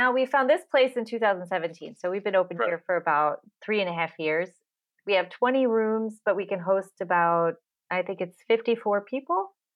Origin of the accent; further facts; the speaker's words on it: Midwest, United States; also born or lived in San Francisco; I grew up in the Midwest of the States, and I moved to San Francisco to go to art school